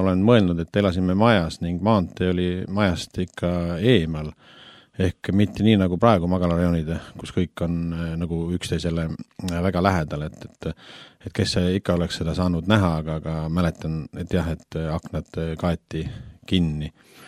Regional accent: Järva-Jaani, Järva County, Estonia; Kuna Alevis, kus ma pärit olen, ehk Järvamaalt, Järva Jaanist

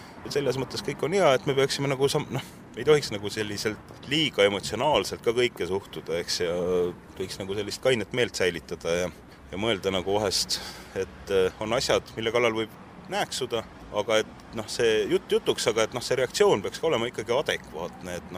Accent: Tallinn, Harju County, Estonia; now in Haapsalu, Estonia; ma olen ju Tallinnast pärit, töötasin Tallinnas pikalt ja kui ma Haapsallu elama tulin

